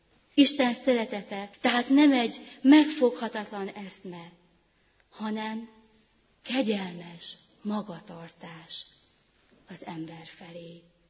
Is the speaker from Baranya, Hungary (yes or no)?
no; Szabolcs-Szatmár-Bereg, Hungary; egy szabolcsi kis faluból egy 7 gyermekes családból származom.